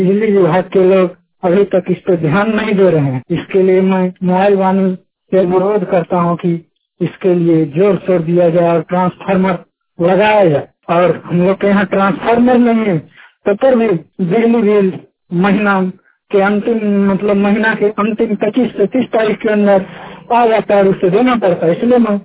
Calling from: Tara, Jharkhand, India; मेरे गांव तारा ग्राम तारा पोस्ट तारा में

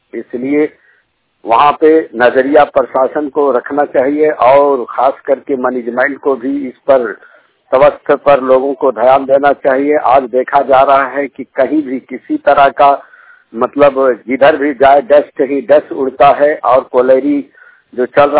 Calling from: Hazaribagh, Jharkhand, India; Mobile media reporter चुरचुर प्रखंड हजारीबाग से बोल रहा हूँ।

